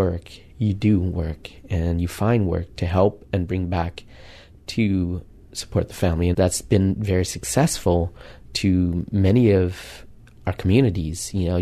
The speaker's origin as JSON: {"language": "English", "country": "Laos", "lives_now": "United States", "said": "You know, I am Lao American. I'm a refugee. I've got 8 siblings."}